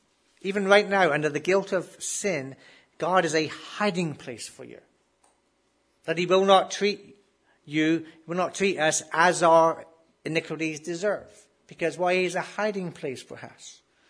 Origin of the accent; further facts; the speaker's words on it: England, United Kingdom; I grew up in England at the old soccer games